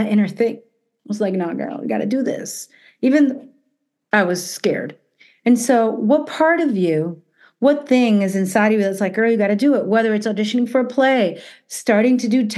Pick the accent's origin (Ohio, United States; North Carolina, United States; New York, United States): New York, United States; New York City; also born or lived in Miami; the ones that I grew up with in New York City and in Miami as well.